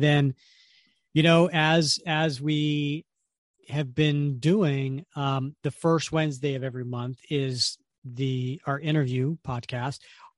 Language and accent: English; Delaware, United States; also born or lived in Alabama / Georgia; I grew up in Delaware and I probably am the closest thing to not having an accent, because wherever I moved, I lived in Alabama, I lived in Georgia, you know, wherever, and people were like, "I can't place where you're from,"